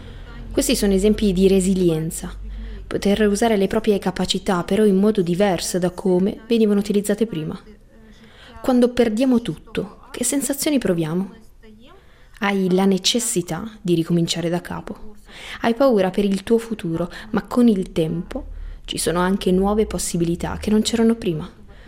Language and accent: Italian; Kyiv, Ukraine; Italian is a second language; moved away as an adult; Sono di Kiev. Ho resistito circa un mese dall'inizio della guerra, poi non ce l'ho più fatta e ho preso i bambini e me ne sono andata via.